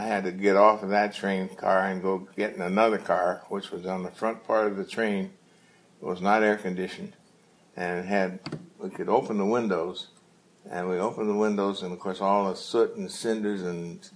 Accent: Dayton, Ohio, United States; So I was born in Cincinnati, but my home was really Dayton.

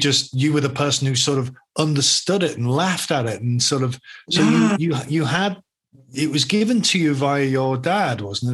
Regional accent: Liverpool, North West England, United Kingdom; I mean, when I came to RADA from Liverpool, I was so locked up.

